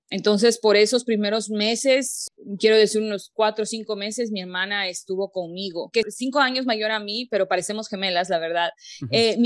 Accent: Ecuador; moved away; Me siento muy honrada en poder compartir mi historia para todos esos hermanos ecuatorianos que han salido de nuestro hermoso Ecuador

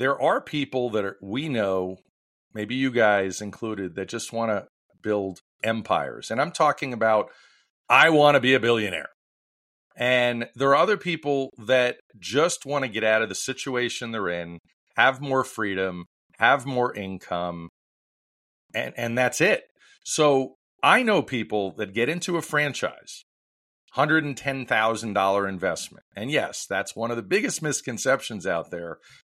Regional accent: New York, United States; grandpa owned a whole bunch of supermarkets in Brooklyn. I grew up in New York and I got to see the business owner unfold in front of me.

